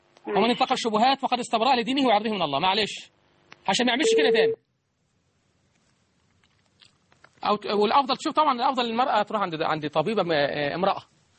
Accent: Egypt; عندنا في مصر

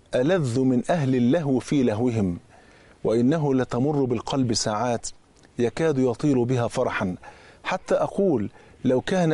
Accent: Egypt; ودي بتفكرني بورقة النتيجة عندنا في مصر

